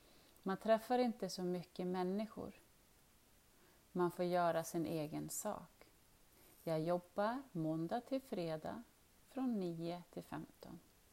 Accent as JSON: {"language": "Swedish", "country": "Syria", "second_language": "Swedish", "moved": "yes", "lives_now": "Sweden", "said": "och jag kommer från Syrien. Jag har varit i Sverige i 6 år. Jag gick en utbildning i Rättvik som heter Grön näring."}